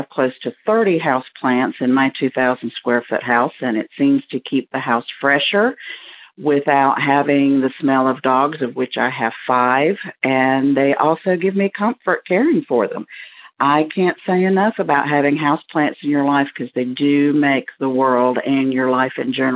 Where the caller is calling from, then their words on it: Lancaster, South Carolina, United States; I'm calling from Lancaster, South Carolina